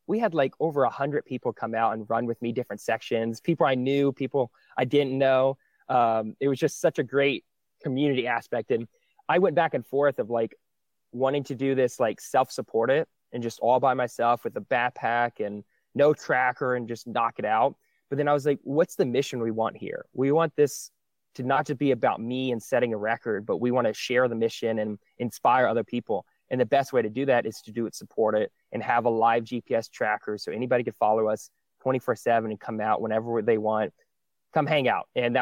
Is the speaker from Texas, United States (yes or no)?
no; Florida, United States; now in Georgia, United States; now that I live up in Georgia, I felt like growing up in Florida, I never appreciated Florida.